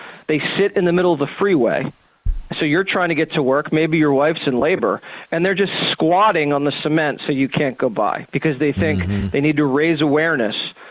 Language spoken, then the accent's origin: English; Philadelphia, Pennsylvania, United States; We're both Philly, and we're fanatics in our own special way.